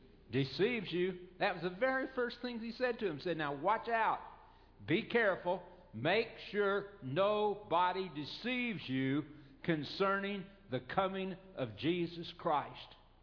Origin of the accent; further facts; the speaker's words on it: Oklahoma, United States; As I told you, I grew up in Oklahoma.